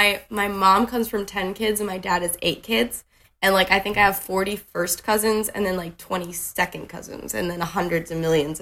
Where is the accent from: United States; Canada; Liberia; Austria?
Canada; as we specified. I'm originally actually from Canada